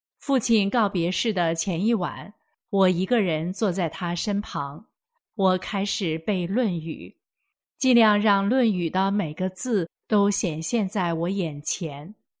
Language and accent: Chinese; Taiwan; moved away as an adult; now in New York, United States; 2011年夏天，我从台湾来到纽约媒体工作约2个月的时间，